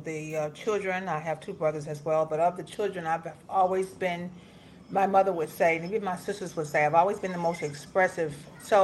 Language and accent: English; Alabama, United States; And we're from Alabama, but we have roots in Louisiana. And those roots in Louisiana took me to my birth town in Alabama.